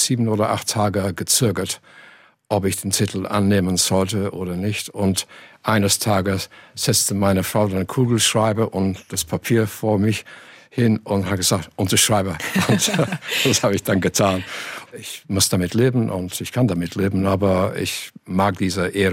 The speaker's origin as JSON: {"language": "German", "town": "Manchester", "region": "North West England", "country": "United Kingdom", "second_language": "German", "said": "Wo kommen Sie dann her? Ich sagte, aus Manchester, England."}